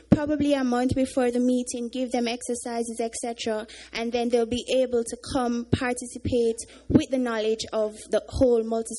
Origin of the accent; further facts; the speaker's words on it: Jamaica; from the Fellowship Program, and I'm from Jamaica.